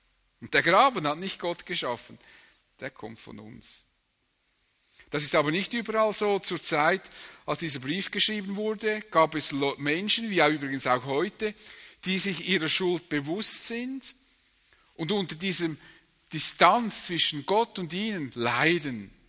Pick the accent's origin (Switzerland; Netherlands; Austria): Switzerland; ich bin Schweizer, habe so eine deutsche Nummer dran